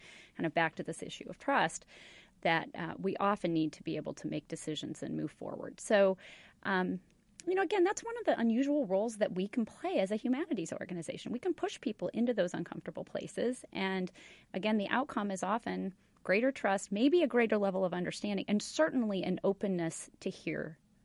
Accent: United States; One of the things that I worry about just as a human, as a mother, as an American

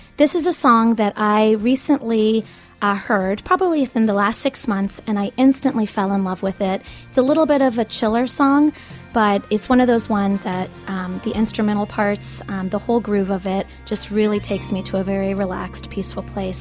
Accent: Ireland; that is a shout out to the country where I was raised. I was raised in Ireland, and I have a lot of family over there

